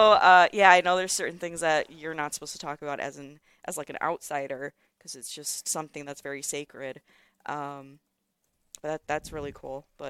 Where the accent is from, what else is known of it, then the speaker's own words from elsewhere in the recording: Schererville, Indiana, United States; I am. I'm from Schererville.